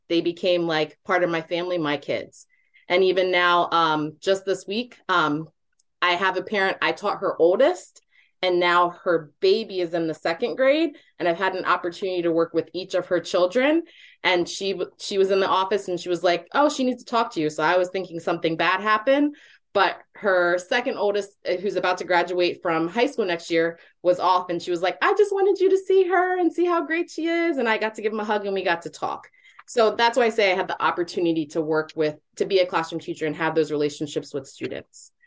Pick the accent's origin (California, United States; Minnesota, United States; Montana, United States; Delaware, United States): Delaware, United States; Smyrna; So I am a native Delawarean. I was born and raised in Smyrna, Delaware.